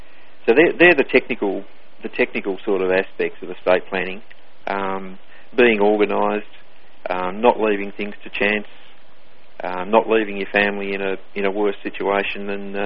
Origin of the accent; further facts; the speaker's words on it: Australia; now in Abu Dhabi, United Arab Emirates; Well, I'm an Australian. At the moment, I'm not living in Australia, though. I'm living over in Abu Dhabi in the United Arab Emirates, which is on the Persian Gulf.